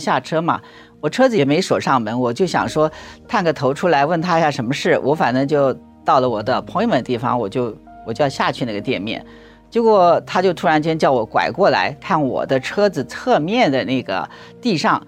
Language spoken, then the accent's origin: Chinese; Taiwan; moved away as an adult; now in United States; 我呢是台湾出生的，在那边受教育，然后移民美国几十年了。